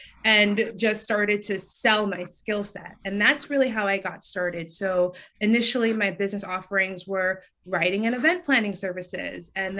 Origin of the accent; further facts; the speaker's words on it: New York, United States; also born or lived in Montego Bay, Jamaica; So I was born in Montego Bay, Jamaica, brought to New York as a child, and I watched my parents become business owners